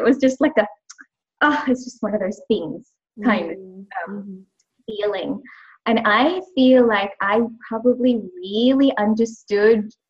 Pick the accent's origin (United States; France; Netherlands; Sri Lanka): Sri Lanka; moved away as an adult; now in Australia; because I grew up in Sri Lanka and only came to Australia when I was 18 years old.